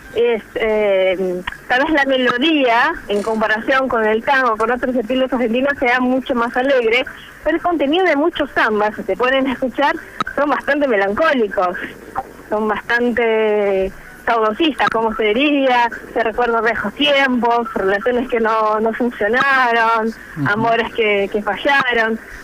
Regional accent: Brazil; Spanish is a second language; Yo soy brasilera.

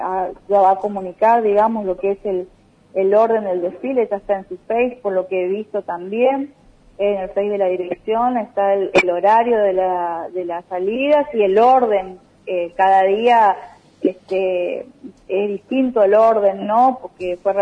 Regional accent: Corrientes, Argentina; soy correntina y siempre me llegan imágenes de los carnavales de Corrientes, por mis amistades

